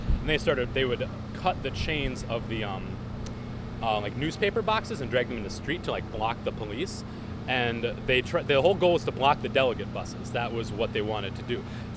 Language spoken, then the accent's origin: English; St. Paul, Minnesota, United States; I'm from St. Paul. I live right up on the hill.